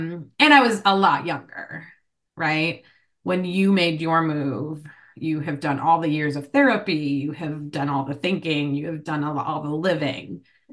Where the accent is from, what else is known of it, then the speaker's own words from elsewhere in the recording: Illinois, United States; moved away as an adult; also born or lived in Boston / Spain / Edinburgh / Louisiana; I moved from Illinois to Boston when I was 18, and then from Boston to Spain, and then Spain back to Boston, and then Boston to Edinburgh, Scotland, and then Edinburgh, Scotland to Louisiana, obviously